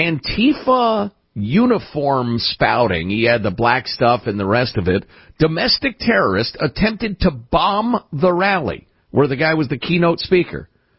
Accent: Jamaica; moved away; This is not my country, not my culture. I came from Jamaica, and here I have made it. It is now my country.

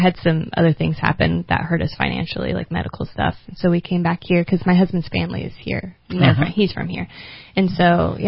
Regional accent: St. Paul, Indiana, United States; I grew up in St. Paul, which is like 1,000 people-ish, and then went to school in like Greensburg, which is probably like 10,000 people, very small town.

